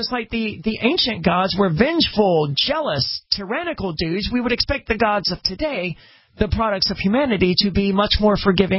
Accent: Mississippi, United States; especially because I am from Mississippi, where I heard these religious teachings through my entire life

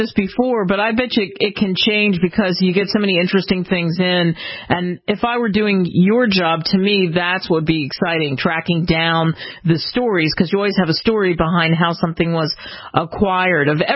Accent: New York, United States; also born or lived in Philadelphia; And of course, I grew up partially in New York and then Philly

